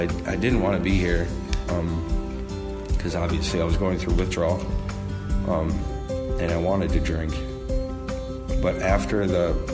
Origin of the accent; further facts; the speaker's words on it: Minneapolis, Minnesota, United States; also born or lived in Coon Rapids; I'm from Coon Rapids originally, born and raised in Minneapolis, kind of all around.